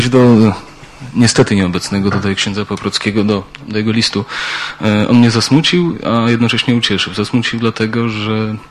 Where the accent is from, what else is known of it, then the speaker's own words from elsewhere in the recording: Belarus; ja jako Białorusin